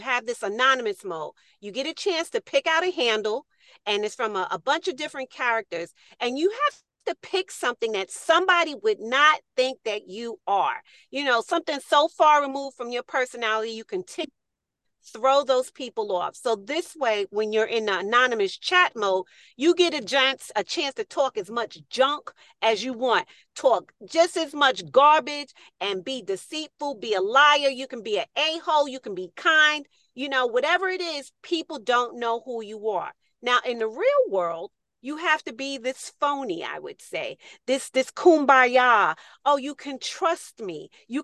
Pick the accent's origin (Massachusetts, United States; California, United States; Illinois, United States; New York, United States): New York, United States; New York City; now in Charles County, United States; I grew up in New York City. I am a New York City born and bred child. I've only been in Charles County, 2004, but everything about me has been New York City.